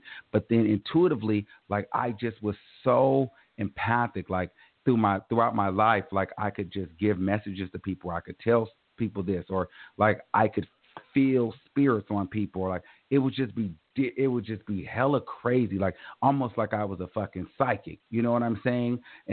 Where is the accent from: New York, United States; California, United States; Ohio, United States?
California, United States; And I've grown up, you know, in the Valley. I've lived in San Francisco. I'm from Northern California.